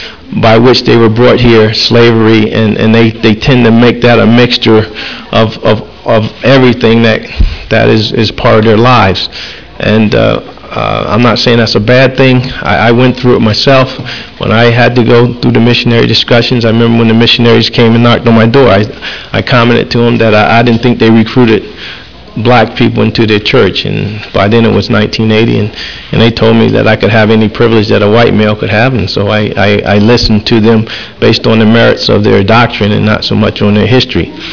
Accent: the South, United States; I do remember having to drink out of separate water fountains when I was growing up in the South.

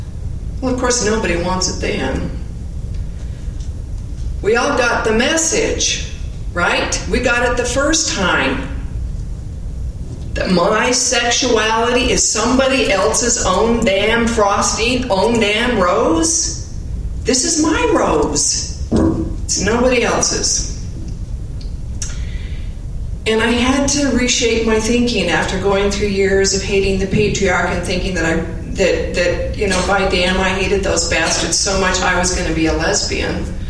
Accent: Provo, Utah, United States; I grew up in Provo. My father taught chemistry at BYU for 40 years. And it was a very traditional Mormon household.

